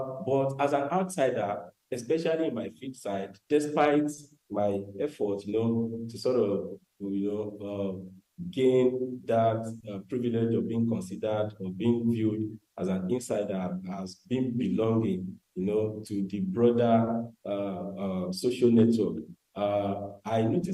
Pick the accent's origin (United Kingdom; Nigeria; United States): Nigeria; a Nigerian who was born and raised in Nigeria and is attending university in a global North university and is now undertaking research in Nigeria.